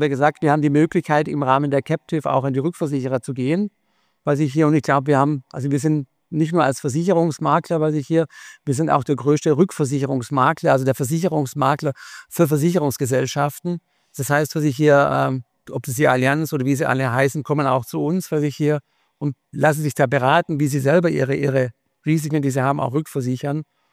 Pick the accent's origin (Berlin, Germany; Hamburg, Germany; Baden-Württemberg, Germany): Baden-Württemberg, Germany; jetzt bin ich Schwabe, weiß ich, sehr konservativ